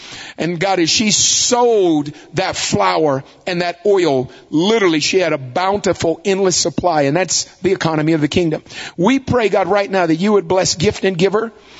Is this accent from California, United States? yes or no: yes; California, United States; I'm from California.